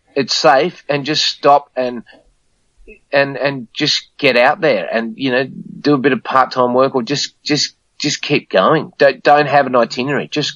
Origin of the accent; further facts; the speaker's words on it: Sydney, New South Wales, Australia; and they go, where are you from? And then you go, Sydney, and they go, oh, Sydney, scary place.